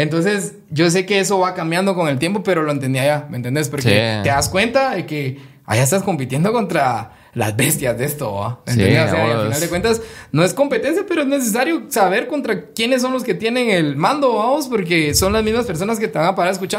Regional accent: Guatemala; yo en Guate empezara a hacer algo y enfocarme en mi país

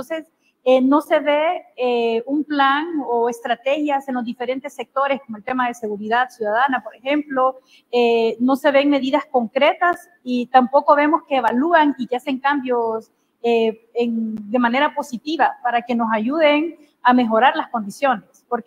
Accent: Honduras; al final todos perdemos como hondureños.

